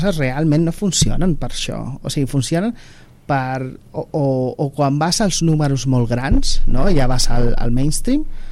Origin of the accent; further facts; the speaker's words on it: Barcelona, Catalonia, Spain; Aquí, jo soc del Carmel.